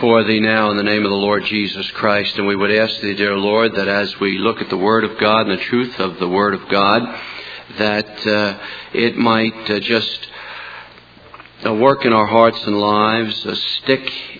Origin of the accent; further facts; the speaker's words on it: New Jersey, United States; When I was a youngster in school, growing up in New Jersey, kindergarten through 12th, every single day in the public school, they read the Bible and they prayed.